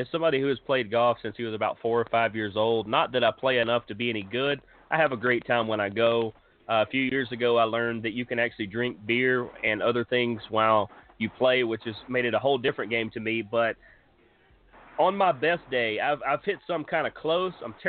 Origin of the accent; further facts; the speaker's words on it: East Coast, United States; I'm from the East Coast.